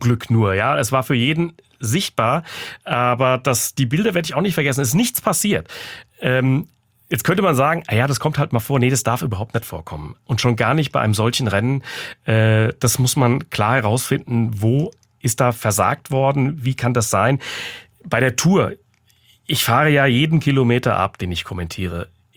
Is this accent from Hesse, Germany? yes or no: yes; Frankfurt, Hesse, Germany; bei uns in Frankfurt, ich bin ja Frankfurter und der 1. Mai ist mein Heimrennen.